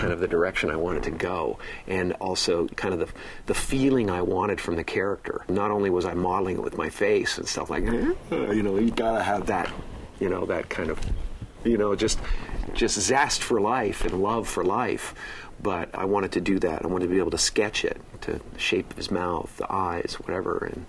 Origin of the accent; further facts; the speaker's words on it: Canada; who grew up in the same town that I grew up in Canada